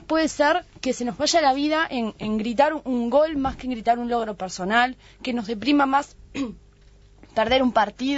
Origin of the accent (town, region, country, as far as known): Uruguay